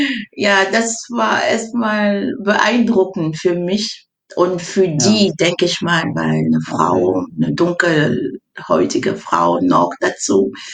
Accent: Cameroon; Ich komme aus Kamerun.

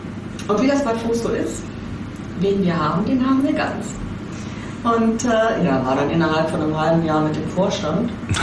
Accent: Witten, North Rhine-Westphalia, Germany; born there; also born or lived in Hamburg; Ich bin in Witten geboren, also so ein halbes Ruhrpottkind.

